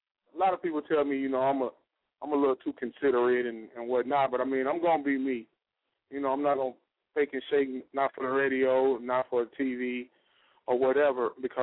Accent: Hot Springs, Arkansas, United States; Well, I'm originally from Hot Springs, Arkansas. So Kansas, as they like to call it up here, but it's Arkansas. Fresh out of Hot Springs, Arkansas, man

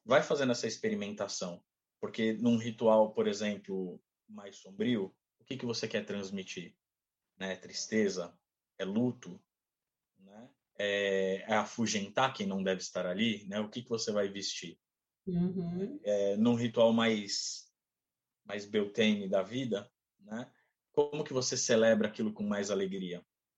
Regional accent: São Bernardo do Campo, São Paulo, Brazil; Eu sou de São Bernardo do Campo

